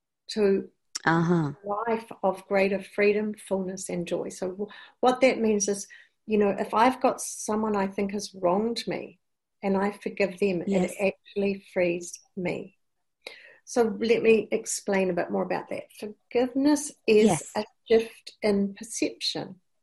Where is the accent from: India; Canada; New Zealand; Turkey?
New Zealand; accent: New Zealand; I hope you can understand my New Zealand accent.